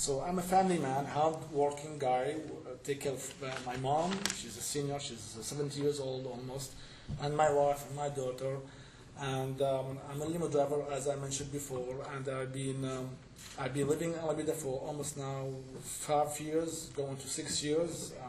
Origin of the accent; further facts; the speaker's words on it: Syria; now in United States; I've been so lucky because I came from Syria, from a faraway country, and thank God I took that decision. I came here.